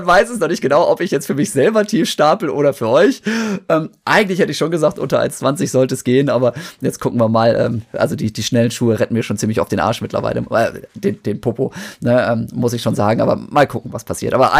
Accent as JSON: {"language": "German", "town": "Osnabrück", "region": "Lower Saxony", "country": "Germany", "tie": "born or raised there", "said": "Ich bin in Osnabrück aufgewachsen."}